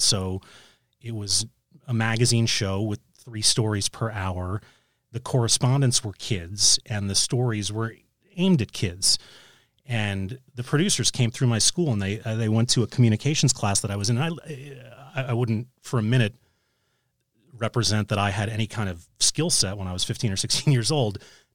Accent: New York City, New York, United States; And I did that growing up in New York City. I was a huge Rangers fan and a Yankees fan

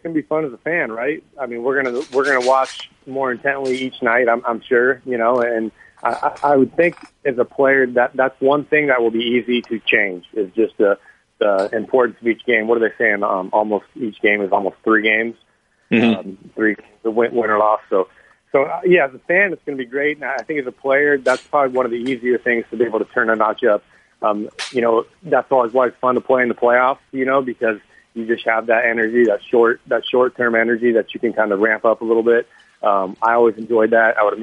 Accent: Riverside, California, United States; I grew up in Riverside, so we would go watch him there

